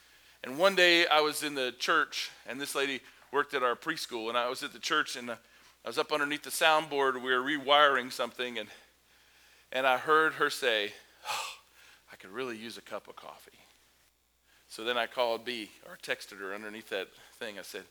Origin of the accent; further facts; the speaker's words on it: Kentucky, United States; I remember I grew up listening to country music because I'm from Kentucky. That should explain it, right?